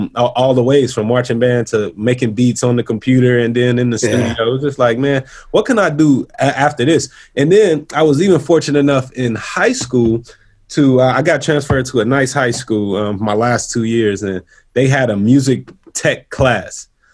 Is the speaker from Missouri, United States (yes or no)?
yes; St. Louis, Missouri, United States; I'm from St. Louis, so … was just getting popular around that time.